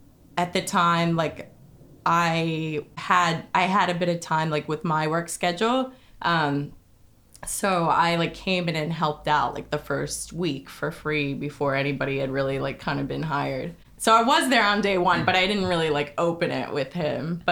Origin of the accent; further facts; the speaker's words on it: Murfreesboro, Tennessee, United States; moved away as an adult; So I grew up in Murfreesboro and I just wanted to like study. I loved movies, so I wanted to like be in the movie business. So I moved to LA.